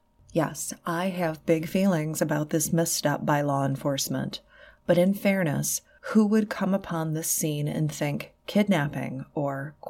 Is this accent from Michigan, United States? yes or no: yes; Detroit, Michigan, United States; I actually have fond memories of the Burger Chef location I grew up with in Metro Detroit.